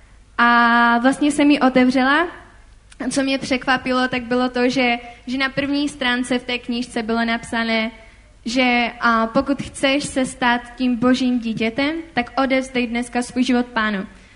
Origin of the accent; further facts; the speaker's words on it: Komorní Lhotka, Moravian-Silesian Region, Czechia; a jsem z Komorní Lhotky